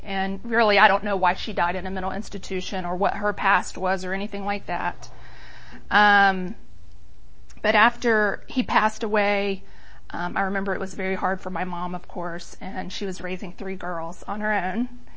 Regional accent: East Point, Georgia, United States; also born or lived in Jonesboro; I was born in East Point, Atlanta. We lived in East Point, and then we lived in Jonesboro.

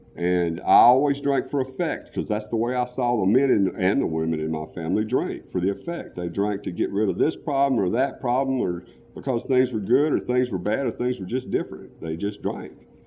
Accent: Atlanta, Georgia, United States; I was born in Atlanta in 1953, and in Atlanta, I grew up all around here. My family comes from the Blue Ridge Mountains, where we brewed moonshine for generations.

